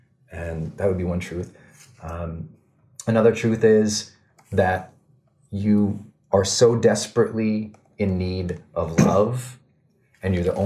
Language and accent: English; Montana, United States; And I know this sounds very Zen master, but I'm from Montana. We're outdoor people, okay?